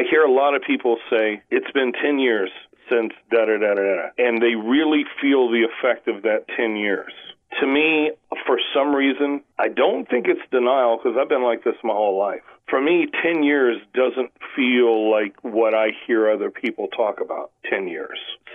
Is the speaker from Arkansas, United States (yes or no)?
no; Staten Island, New York, United States; also born or lived in Florida; You know, I was born in Florida, but we moved to New York. I was living in Staten Island when … came to America and did Ed Sullivan.